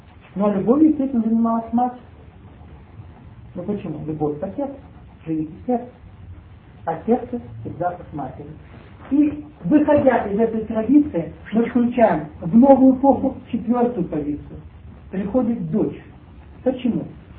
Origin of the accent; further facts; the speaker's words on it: Kabardino-Balkaria, Russia; also born or lived in Siberia; Я долго жил в мусульманской республике, в школу заканчивал, в Кабардино-Балкарии, мальчик. Я родился в Сибири там.